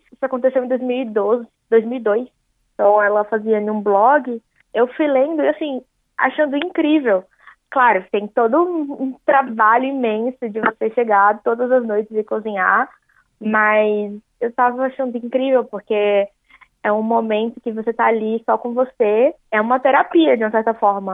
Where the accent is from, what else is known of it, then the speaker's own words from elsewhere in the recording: Salvador, Bahia, Brazil; now in São Paulo, Brazil; eu estou há um ano morando em São Paulo, e eu sou de Salvador